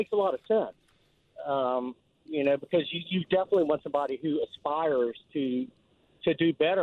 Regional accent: New Orleans, Louisiana, United States; born there; I was born in New Orleans

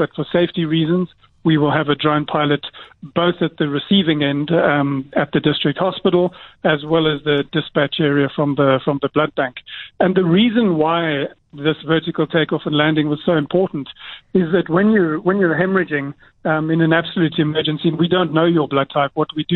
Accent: Cape Town, Western Cape, South Africa; Great to talk to you, Pippa, and always good to talk to people from my hometown, Cape Town.

